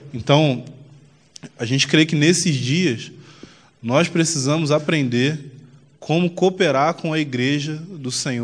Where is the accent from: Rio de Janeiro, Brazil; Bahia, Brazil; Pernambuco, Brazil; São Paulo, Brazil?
Rio de Janeiro, Brazil; eu sou carioca, como vocês já devem ter percebido, né? Moro em Montemor